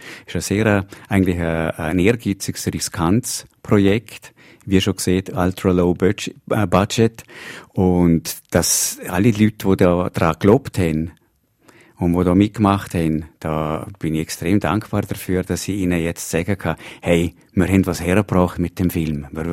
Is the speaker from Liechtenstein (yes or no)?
yes; Liechtenstein; als Liechtensteiner, der in Liechtenstein wohnhaft ist, Filme zu machen.